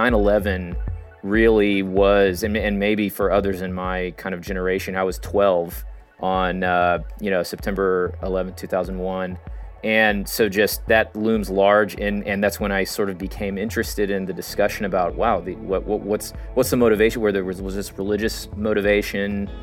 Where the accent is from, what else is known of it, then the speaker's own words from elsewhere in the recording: Austin, Texas, United States; I grew up in Austin, Texas, and, you know, I have great memories from growing up there.